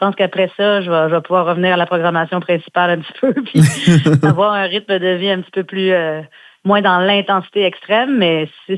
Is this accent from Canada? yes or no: yes; Saint-Romuald, Quebec, Canada; je me rappelle surtout d'avoir un espace où j'ai grandi, qui est à Saint-Romuald, sur la rive sud de Québec